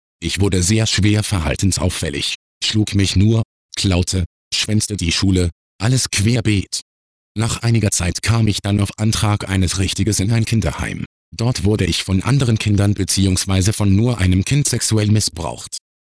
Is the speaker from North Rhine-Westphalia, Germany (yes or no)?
yes; Cologne, North Rhine-Westphalia, Germany; Also, ich bin in Köln im asozialsten Viertel geboren und zumindest für 6 Jahre dort aufgewachsen.